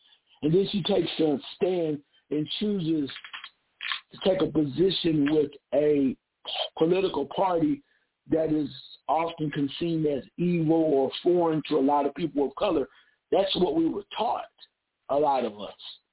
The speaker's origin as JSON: {"language": "English", "town": "Dayton", "region": "Ohio", "country": "United States", "tie": "born or raised there", "said": "the way I grew up in a very segregated community, growing up in Dayton, Ohio, most people stayed to themselves."}